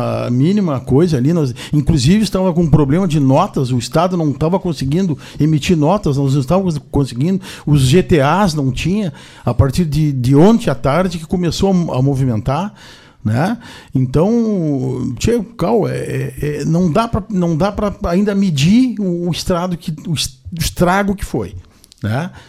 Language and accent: Portuguese; Brazil; A causa é toda, é nossa, somos brasileiros.